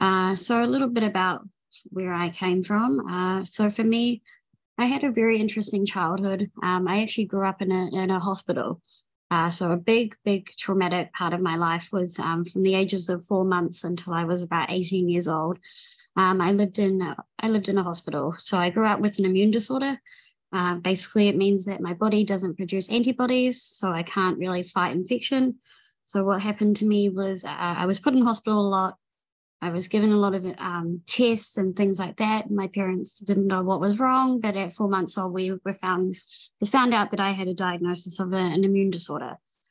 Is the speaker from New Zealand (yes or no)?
yes; New Zealand; I'm not American or Australian. I'm from New Zealand. So I grew up in New Zealand. I grew up in the hood, I guess is probably the way that we used to say it, was I grew up in the sort of rough side of town, the West.